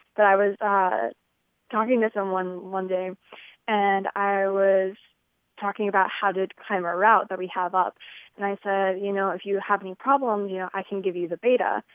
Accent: Omaha, Nebraska, United States; I'm from Omaha, Nebraska.

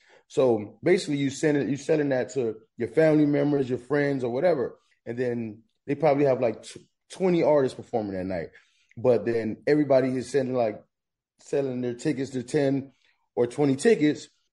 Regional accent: Long Beach, California, United States

